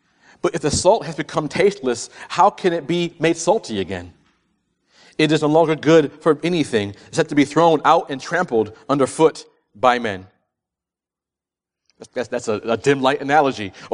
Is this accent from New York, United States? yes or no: yes; New York, United States; I'm a Yankee. I'm from New York.